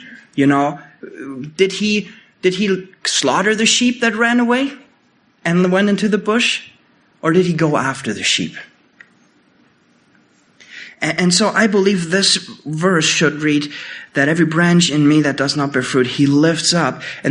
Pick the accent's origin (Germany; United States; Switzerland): Germany; English is a second language; growing up in Germany, Germany is actually quite a big country growing a lot of grapes for wine.